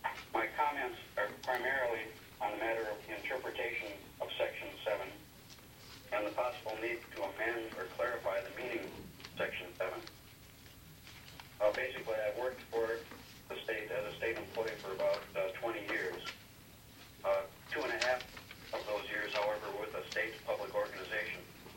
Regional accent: Anchorage, Alaska, United States; also born or lived in Fairbanks; Yes, Mr. Chairman, actually, I'm from Anchorage. Rich, I did live up in Fairbanks at one time.

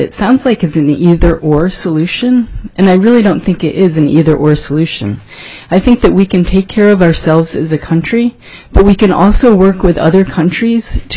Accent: Palmer, Alaska, United States; I am from Palmer, Alaska, and I'm unaffiliated.

